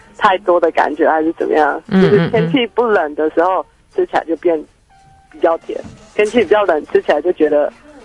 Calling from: Taichung, Taiwan; 我是台中的

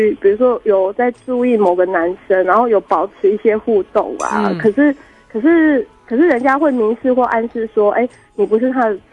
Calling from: Changhua County, Taiwan; 可是我们这边是比较乡下，哎、欸，我们是彰化。

